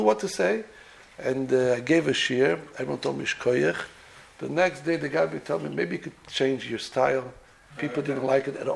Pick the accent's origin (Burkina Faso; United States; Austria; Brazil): Brazil; When I'm originally from Brazil, and when they invited me to go to Mexico